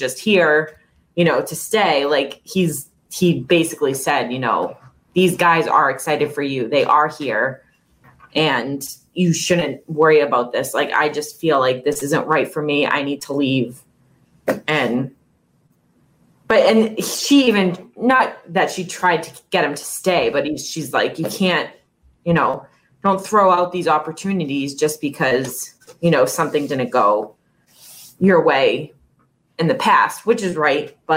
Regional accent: Massachusetts, United States; I knew it was Brendan is because he's from Massachusetts and I'm from Massachusetts.

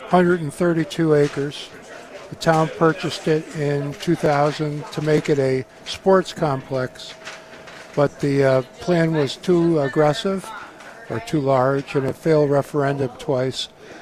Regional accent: Wallingford, Connecticut, United States; now in Killingworth, United States; I grew up in Wallingford.

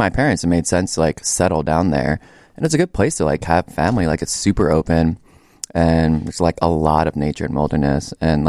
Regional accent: Acworth, Georgia, United States; moved away as an adult; I'm from Acworth, Georgia. It's about like 30 minutes northeast of Atlanta. Let's see. Stayed there until like the end of high school. After high school, I moved here about almost 10 years ago this August

